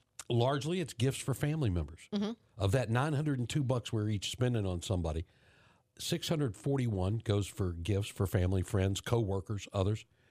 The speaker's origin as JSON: {"language": "English", "region": "West Virginia", "country": "United States", "tie": "born or raised there", "said": "Growing up in West Virginia, we had a winter time, and sometimes during the shopping season, it would be snowing. We'd go into the city of Charleston"}